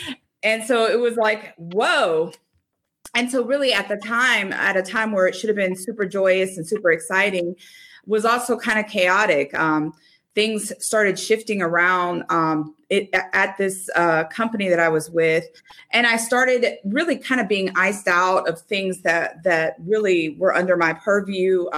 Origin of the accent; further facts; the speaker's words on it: Florida, United States; I grew up in Florida lived in Orlando and then went to high school in the Florida Keys.